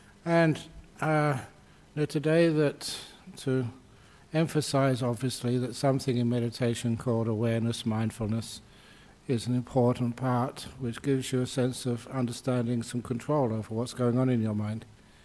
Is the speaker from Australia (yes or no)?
no; London, United Kingdom; where I grew up over in London in the 50s.